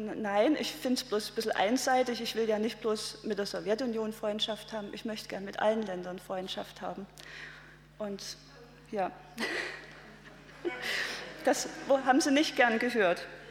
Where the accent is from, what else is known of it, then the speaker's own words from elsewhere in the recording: East Germany, Germany; Ich bin in der DDR aufgewachsen